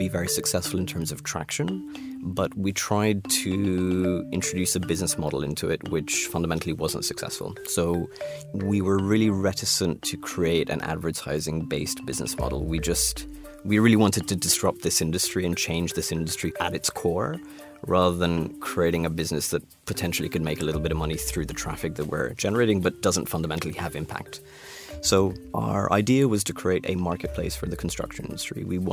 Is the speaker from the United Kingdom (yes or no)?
no; Dubai, United Arab Emirates; I was born in Dubai. My father is an architect. He had quite a large practice in Dubai, so I basically grew up in his studio.